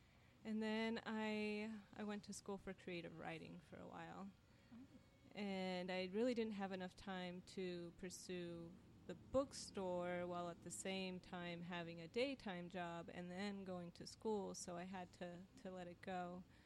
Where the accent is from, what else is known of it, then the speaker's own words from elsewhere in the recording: Tempe, Arizona, United States; also born or lived in Phoenix; And then I was raised in Tempe, as I like to call it, T-Town. And I represent T-Town for sure.